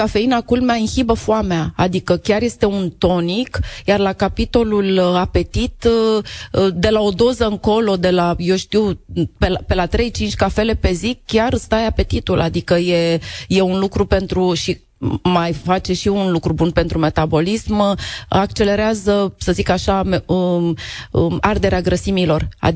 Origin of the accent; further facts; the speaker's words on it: Romania; Noi ca români suntem pe generozitate alimentară și punem platoul în mijloc